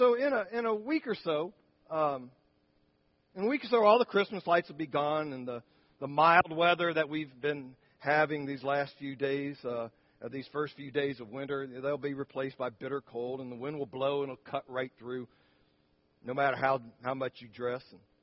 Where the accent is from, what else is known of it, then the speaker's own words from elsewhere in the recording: Syracuse, New York, United States; And so growing up in Syracuse, you know, where the winters are cold and snowy